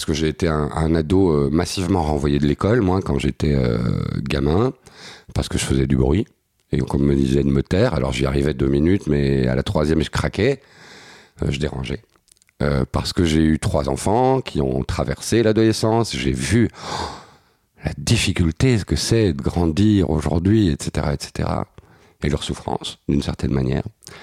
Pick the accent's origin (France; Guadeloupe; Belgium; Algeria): Belgium; moi je suis belge et je suis à Paris là